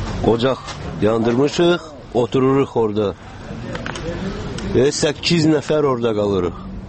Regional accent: Baku, Azerbaijan; Bakılıyıq.

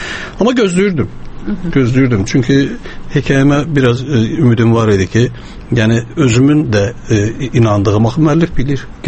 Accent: Zangilan District, Azerbaijan; born there; bu hekayə mənim doğulduğum ərazi, doğulduğum yer Zəngilan rayonu işğal olunub

